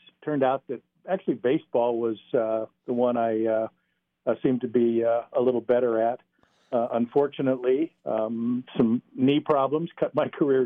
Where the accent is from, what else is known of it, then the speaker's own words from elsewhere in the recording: Billings, Montana, United States; I grew up in Montana, specifically Billings